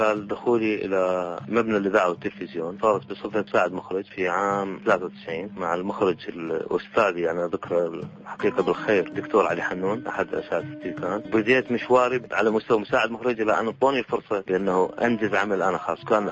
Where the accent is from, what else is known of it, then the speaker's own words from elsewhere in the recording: Iraq; حتى عندنا بالعراق كل محافظة تختلف عن محافظة بعاداتها بتقاليدها بالموروث الثقافي